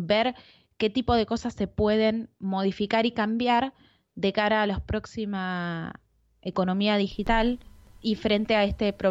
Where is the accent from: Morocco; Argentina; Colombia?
Argentina; Pasa que nosotros somos argentinos y nos creemos que en el resto del mundo es igual